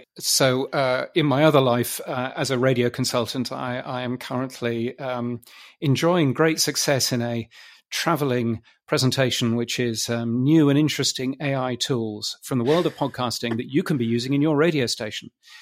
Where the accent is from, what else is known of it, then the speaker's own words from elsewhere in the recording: United Kingdom; now in Australia; I'm a Brit, as you can tell from this excellent accent. I live in Australia.